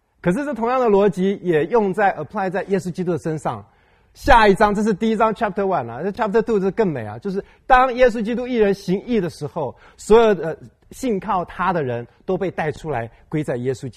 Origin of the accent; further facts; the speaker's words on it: China; 我们中国人孔老夫子讲过一句话